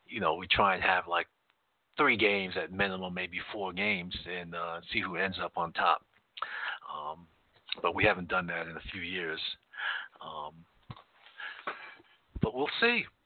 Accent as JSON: {"language": "English", "region": "East Coast", "country": "United States", "tie": "born or raised there", "said": "growing up on the East Coast, being on Eastern Standard Time, we loved it"}